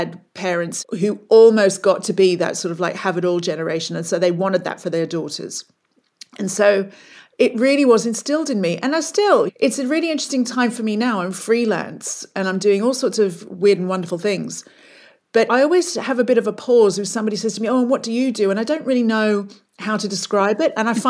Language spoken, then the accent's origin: English; Australia; when I was younger and growing up in Australia